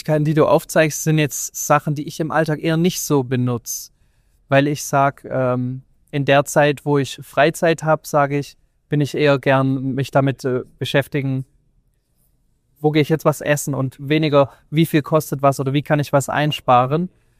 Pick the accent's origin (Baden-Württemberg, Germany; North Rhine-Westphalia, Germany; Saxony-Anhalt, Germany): Baden-Württemberg, Germany; Ich als Schwabe finde das Thema Sparen natürlich super interessant